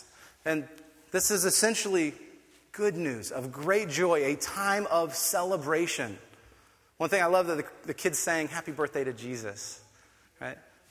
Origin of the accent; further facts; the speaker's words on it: Indiana, United States; I continually remind you guys I'm white, and I'm from Indiana, and it's just in the mix, so.